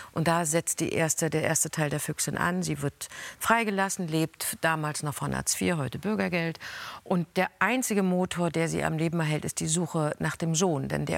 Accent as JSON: {"language": "German", "region": "East Germany", "country": "Germany", "tie": "born or raised there", "said": "Ich bin ja auch in der DDR groß geworden"}